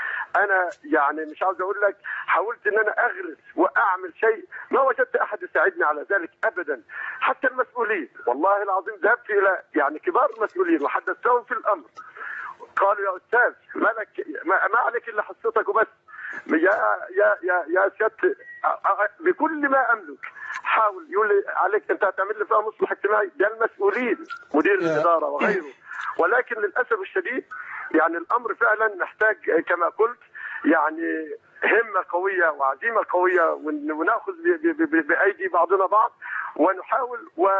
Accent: Egypt; also born or lived in Saudi Arabia; وجئت الى هنا ونويت ان استقر في بلدي مصر

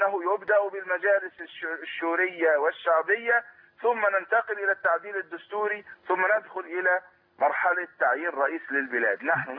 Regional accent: Egypt; أمور بلادنا مصر

